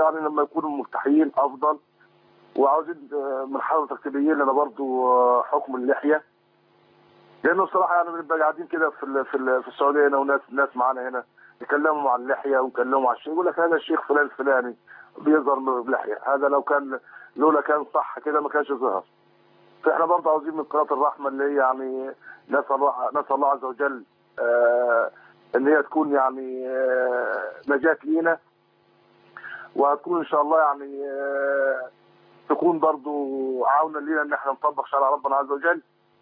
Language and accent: Arabic; Egypt; now in Saudi Arabia; أنا مصري وقاعد في السعودية هنا.